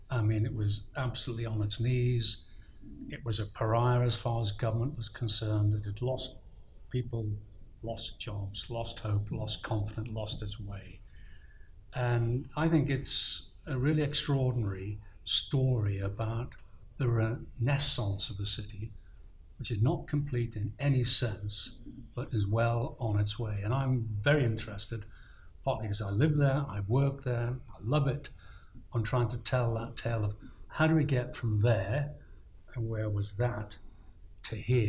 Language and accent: English; Liverpool, North West England, United Kingdom; It was not an English city, it was an immigrant city, it was a Celtic city. We're not English, we're Scousers.